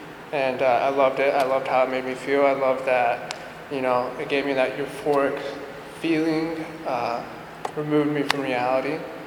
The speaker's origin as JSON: {"language": "English", "town": "Syracuse", "region": "New York", "country": "United States", "tie": "born or raised there", "also_born_or_lived": "Texas / Illinois", "said": "I was born in Texas, lived in Illinois, and then moved up to New York, went to high school there for 10 years"}